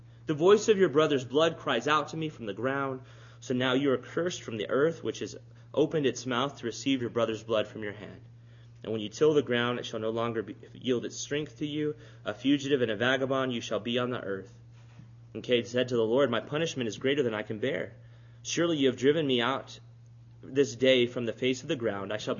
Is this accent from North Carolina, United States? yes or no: no; Robstown, Texas, United States; So growing up in Robstown, you didn't